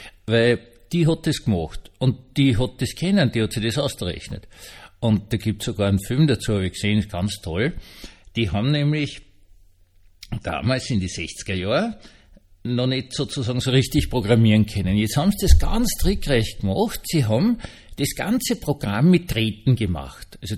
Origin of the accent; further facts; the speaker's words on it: Austria; Und außerdem hätte es mir sowieso als Österreicher am besten gefallen, wenn es eine Kaiserin wäre, weil dann könnte man ja unseren Bundeskanzler mit ihr verheiraten.